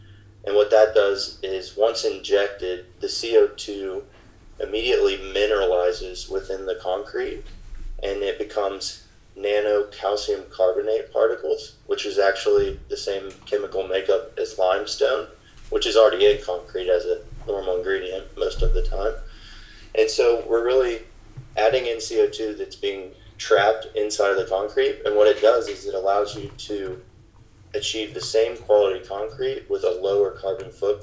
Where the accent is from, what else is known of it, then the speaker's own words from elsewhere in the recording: Knoxville, Tennessee, United States; I grew up in Knoxville, Tennessee, went to Middle Tennessee State University